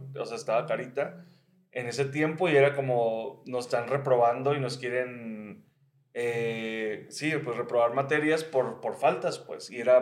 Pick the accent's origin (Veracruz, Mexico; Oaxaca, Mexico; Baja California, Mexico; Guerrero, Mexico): Baja California, Mexico; Mexicali; O sea, yo soy de Mexicali.